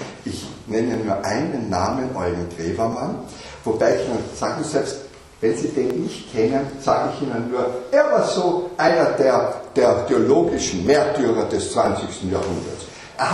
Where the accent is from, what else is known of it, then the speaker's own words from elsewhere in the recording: Carinthia, Austria; Bei uns in Kärnten war die Religiosität nie so tief verankert.